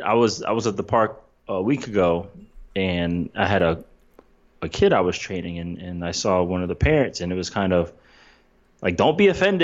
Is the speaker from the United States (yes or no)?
yes; East Coast, United States; the fact that I grew up on the East Coast. Mm-hmm. So a lot of winter storms, a lot of hurricanes